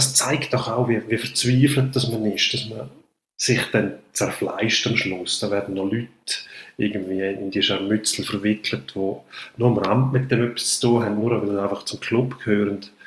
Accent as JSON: {"language": "German", "country": "Switzerland", "said": "Die Frage, Mühle von der Justiz malen nicht sehr schnell bei uns in der Schweiz."}